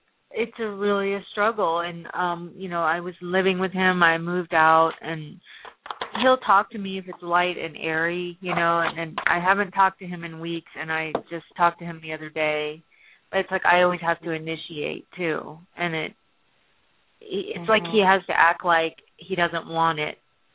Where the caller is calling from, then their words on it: Maryland, United States; Maryland.